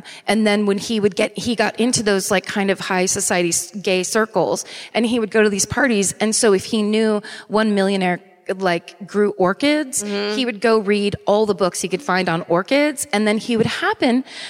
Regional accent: California, United States; Also, growing up in Sonoma County, which is like, Marin County is the county above San Francisco where all of the rich people live.

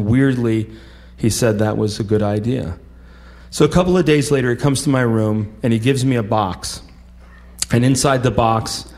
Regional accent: Vermont, United States; I guess because we're both from Vermont and it'll be a nice trip.

